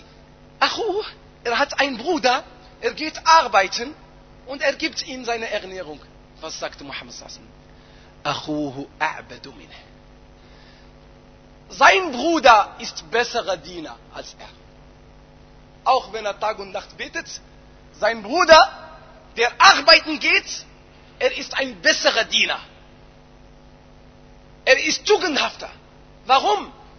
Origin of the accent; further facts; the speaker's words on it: Morocco; Wie man bei uns in Marokko sagt, man sagt in einem Spruch, mach das Geld in deiner Tasche und nicht in deinem Herz.